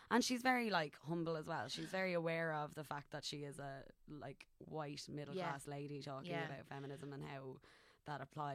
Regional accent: Ireland; I'm Irish.

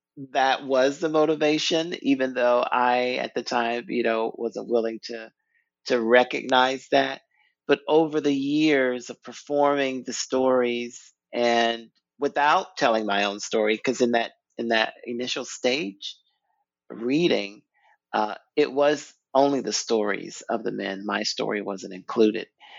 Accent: the South, United States; because I am Black, I am gay, I'm from the South, and I collected the stories.

